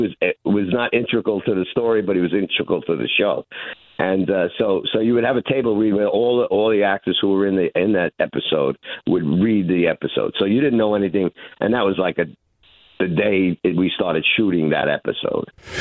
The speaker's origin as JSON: {"language": "English", "town": "Brooklyn", "region": "New York", "country": "United States", "tie": "born or raised there", "said": "Yeah, but I'm back there. I moved back there 5 years ago. I live one block from where I was born."}